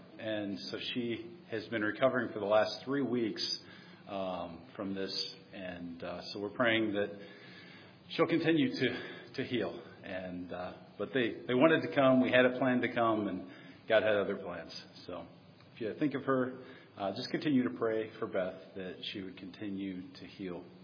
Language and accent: English; Syracuse, New York, United States; I think the last time we came up, we came from DuBois, Pennsylvania. And this time I hail from Syracuse, New York.